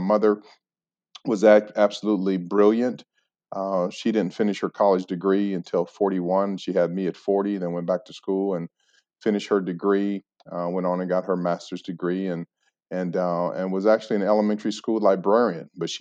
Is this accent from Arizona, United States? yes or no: yes; Phoenix, Arizona, United States; So I grew up in Phoenix.